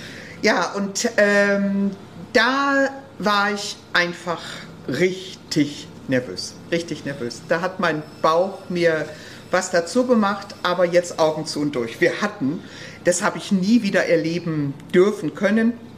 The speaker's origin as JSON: {"language": "German", "region": "North Rhine-Westphalia", "country": "Germany", "tie": "born or raised there", "said": "Frank? Kommt aus Dorsten und mein Heimatort ist 20 Minuten entfernt davon. Ich denke, nee, zwei so westfälische Kodderschnauzen in einem Team geht nicht."}